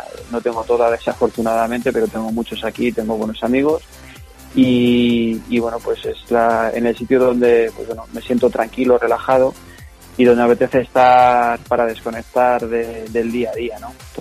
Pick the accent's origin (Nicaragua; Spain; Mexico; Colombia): Spain; Leganés, Community of Madrid; moved away as an adult; Yo soy nacido en Leganés, por Madrid, y he vivido en Leganés hasta los 18, 19 años, y luego ya pues me vine para acá a hacer la Cruz Roja en el Barraco.